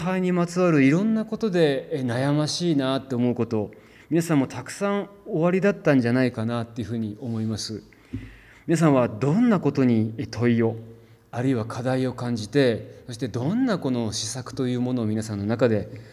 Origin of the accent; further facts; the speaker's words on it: Sapporo, Hokkaido, Japan; now in Fukuoka, Japan; 私はもともと北海道の札幌生まれ札幌育ちですので、寒さには結構強かったはずなんですけれども、もう福岡暮らしが17年目になったもんですから